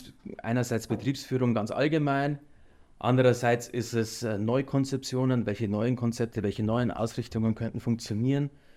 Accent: Weiden, Bavaria, Germany; now in Weiden, Germany; dann ist die Entscheidung letztendlich auf meine Heimat gefallen, auf Weiden, weil meine Frau kannte Weiden sowieso durch mehrere Besuche und ich habe immer eine sehr, sehr enge Verbindung zur Heimat und zur Oberpfalz.

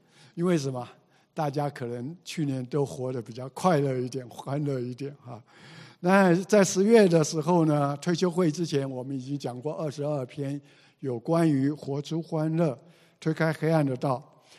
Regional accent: China; 而且我们中国人说，学如逆水行舟，不进则退。

